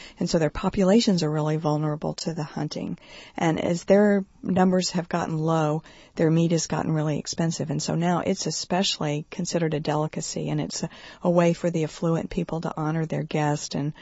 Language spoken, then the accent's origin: English; United States; I was, very unprepared as an American person to go into Cameroon and set up this sanctuary.